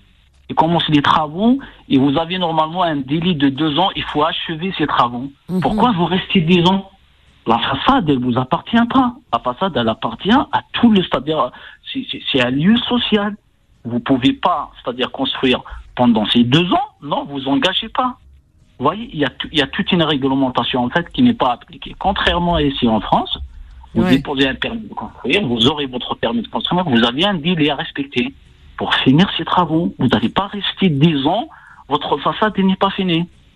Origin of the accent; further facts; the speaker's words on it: Kabylie, Algeria; Moi, je suis de la Kabylie.